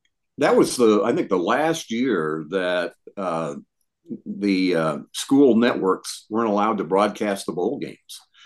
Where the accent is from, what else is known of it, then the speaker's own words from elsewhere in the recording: Lincoln, Nebraska, United States; this journey since I grew up in Lincoln, and I watched football and basketball like you guys did when you were young.